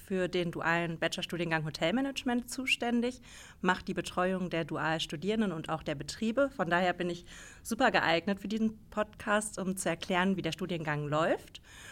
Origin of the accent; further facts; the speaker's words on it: North Rhine-Westphalia, Germany; Ich komme selber aus Nordrhein-Westfalen